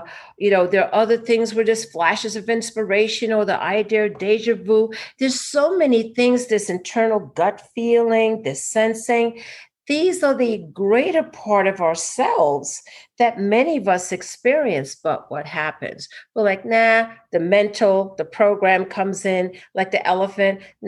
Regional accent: New York, United States; And particularly I grew up in New York, so that was my neighborhood.

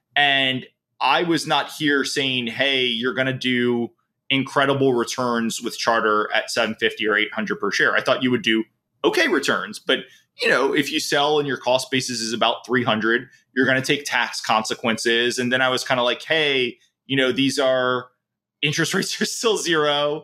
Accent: New Orleans, Louisiana, United States; Yeah, true, you know, I'm from New Orleans.

